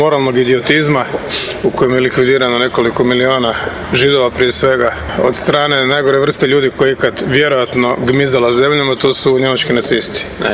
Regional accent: Croatia; jer ja kao Hrvat sam svjestan da se to dogodilo i u mom narodu. Nije se dogodilo negdje daleko u ruskim stepama, nego i ovdje u Hrvatskoj.

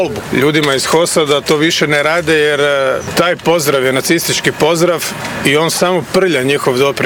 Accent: Croatia; Kao Hrvat sam svjestan da se to dogodilo i u mom narodu. Nije se dogodilo negdje daleko u ruskim stepama, nego i ovdje u Hrvatskoj.

